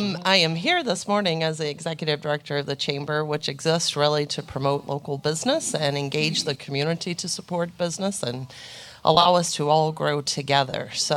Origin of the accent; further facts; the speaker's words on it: Alabama, United States; I am not. I am from Alabama.